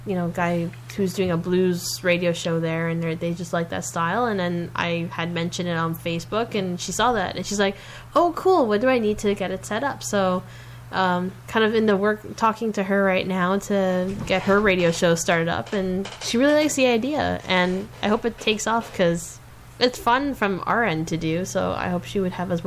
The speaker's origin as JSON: {"language": "English", "town": "Montreal", "region": "Quebec", "country": "Canada", "tie": "born or raised there", "said": "hope he has a great time in my hometown."}